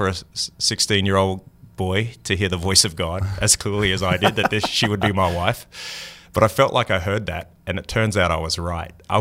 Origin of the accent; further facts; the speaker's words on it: Crow's Nest, Queensland, Australia; I really grew up in a town of 1,000 people. 2 hours inland from Brisbane, called Crow's Nest. Had 1,000 people in our little hometown. Went to a Methodist church